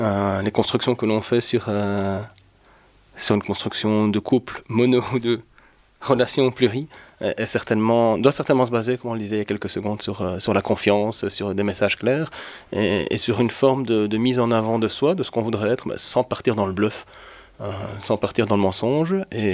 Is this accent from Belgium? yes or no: yes; Liège, Wallonia, Belgium; Je suis un liégeois, oui.